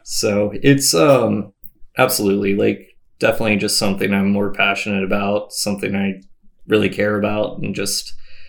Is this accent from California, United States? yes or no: no; Richardson, Texas, United States; So what's funny is I'm actually from Richardson.